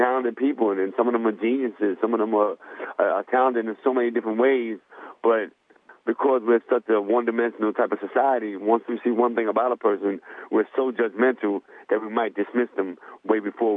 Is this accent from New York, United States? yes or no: yes; New York, United States; I just remember, you know, growing up in New York